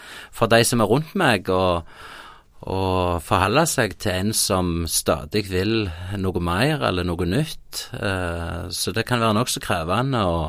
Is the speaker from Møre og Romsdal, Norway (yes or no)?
no; Høyland, Rogaland, Norway; vi startet jo noe som heter Tentreff hjemme på Høyland